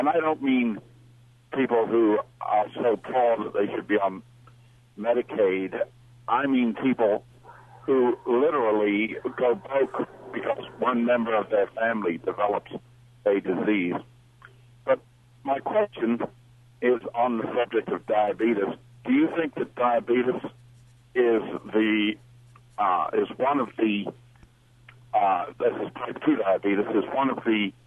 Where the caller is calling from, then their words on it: England, United Kingdom; moved away; I am English, and I've been in this country for 40 years